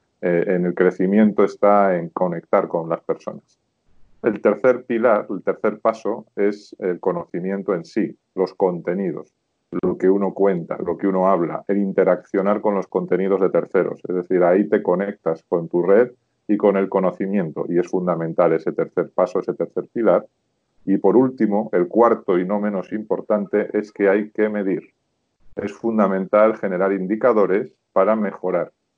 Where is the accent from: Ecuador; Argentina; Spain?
Spain; moved away as an adult; now in Chile; yo soy primero español, por mi acento me delatará, aunque vivo en Chile desde hace 8 años